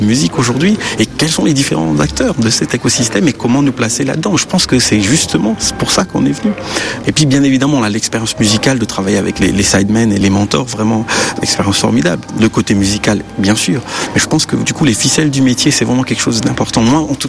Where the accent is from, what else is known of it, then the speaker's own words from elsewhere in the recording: Mauritius; Alors, moi, je suis né à l'île Maurice. Donc, je suis mauricien, donc j'ai grandi à l'île Maurice.